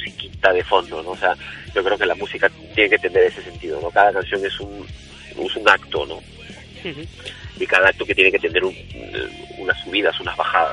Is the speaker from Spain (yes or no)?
yes; Pamplona, Navarre, Spain; pero somos de La Iruña y es así